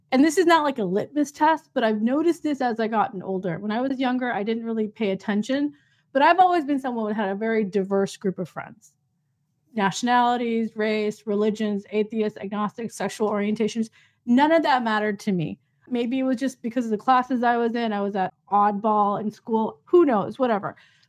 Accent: United States; I'm Muslim. I'm Muslim American, first generation.

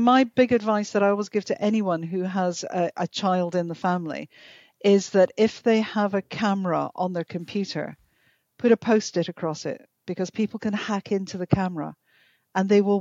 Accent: Strome, Scotland, United Kingdom; also born or lived in Inverness; we moved to the West Coast when I was six, and a place called Strome, which is on Loch Carron. And so it was the most idyllic rural upbringing you could imagine.

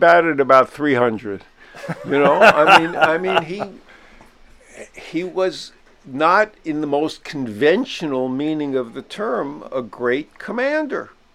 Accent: New York, United States; Yeah, well, you know, as a New Yorker, I can tell you. New York is compelling.

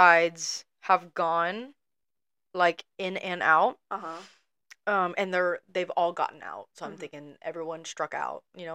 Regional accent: United States; as an American

